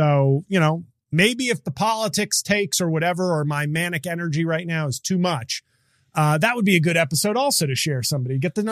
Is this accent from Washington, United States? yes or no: no; New Jersey, United States; You love the fact that I'm from Jersey?